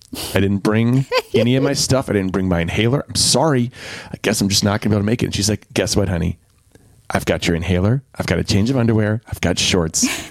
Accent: Durham, North Carolina, United States; And they played as the Durham Bulls minor league franchise when I grew up in Durham.

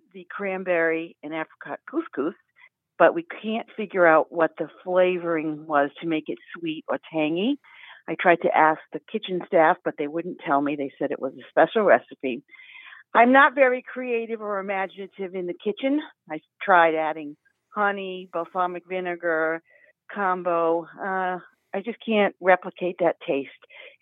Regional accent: Massachusetts, United States; I am from Western Massachusetts.

